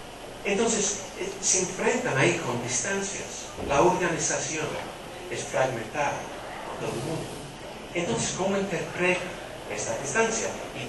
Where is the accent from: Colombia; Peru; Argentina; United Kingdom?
United Kingdom; England; como en mi país, Inglaterra